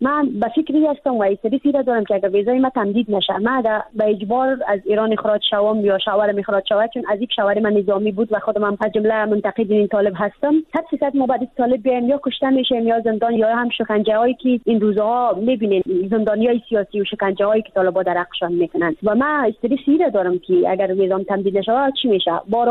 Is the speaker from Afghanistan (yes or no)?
yes; Badakhshan, Afghanistan; گفتم از افغانستان. گفت از کجای افغانستان هستی؟ گفتم از بدخشان.